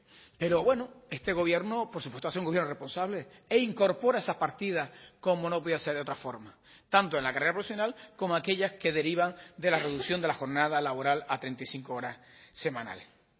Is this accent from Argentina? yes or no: no; Lanzarote, Canary Islands, Spain; me sentía muy orgulloso por ser de Lanzarote, y también soy de Lanzarote